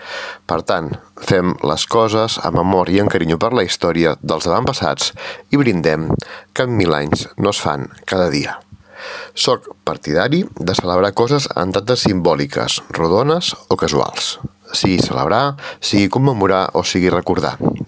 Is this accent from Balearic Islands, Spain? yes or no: no; Begur, Catalonia, Spain; Perquè com sabeu jo sóc de Begur i m'agrada la història del meu poble